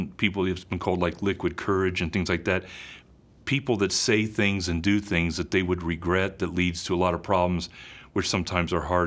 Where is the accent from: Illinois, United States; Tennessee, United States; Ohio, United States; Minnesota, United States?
Ohio, United States; I grew up in the Central Ohio Irish community, where St. Patrick Church is like the heart of the Irish.